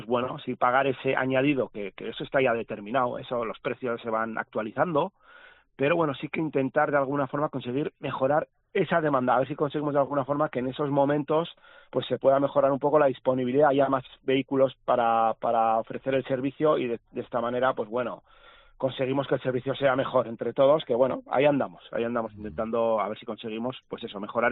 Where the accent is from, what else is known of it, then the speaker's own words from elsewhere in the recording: Navarre, Spain; además en un sitio como Navarra, que tenemos muchas localidades de no mucha población